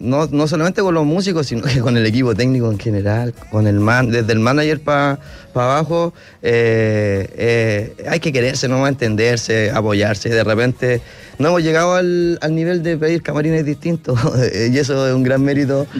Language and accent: Spanish; La Florida, Santiago Metropolitan Region, Chile; Nosotros somos oriundos de La Florida, así que somos Flor y Puente Altino.